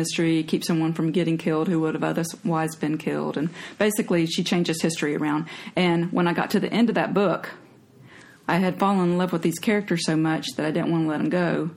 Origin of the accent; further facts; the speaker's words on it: Greensboro, North Carolina, United States; born there; now in Henderson County, United States; Yeah, well, my dad was in the Navy, so we kind of moved around. But I was born in Greensboro, and I've lived in Henderson County for the last 25 years.